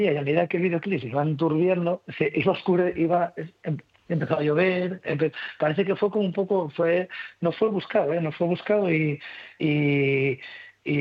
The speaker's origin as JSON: {"language": "Spanish", "town": "Cangas", "country": "Spain", "said": "yo soy de Cangas"}